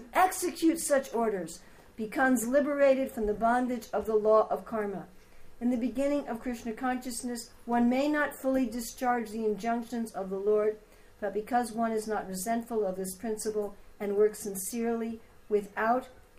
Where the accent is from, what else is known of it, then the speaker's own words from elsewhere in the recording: United States; I'm an American. All you have to do is just say, it's time to stop now. I can handle that. Okay? I'm not British.